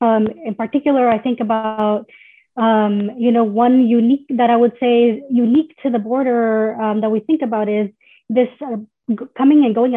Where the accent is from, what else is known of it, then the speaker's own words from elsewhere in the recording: California, United States; Like I know growing up in the Central Valley, we were very much aware of higher asthma rates among children.